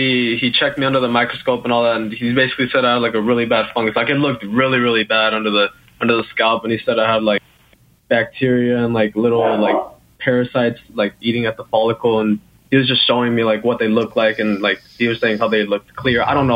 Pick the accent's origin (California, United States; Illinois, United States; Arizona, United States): Arizona, United States; I'm the 16-year-old, well, not 17, the kid from Arizona that I called a couple months ago.